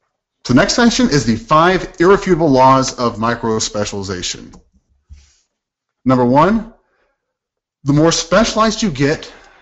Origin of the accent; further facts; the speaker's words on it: Texas, United States; but I'm from Texas, so I'm using steak as an example here.